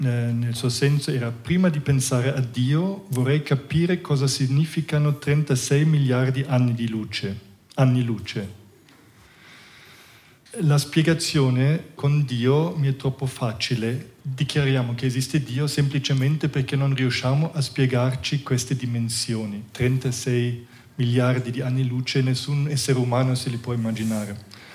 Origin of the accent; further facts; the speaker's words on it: Germany; moved away as an adult; now in Switzerland; venendo da un altro paese persino, sono cresciuto in Germania, sono venuto in Ticino a 20 anni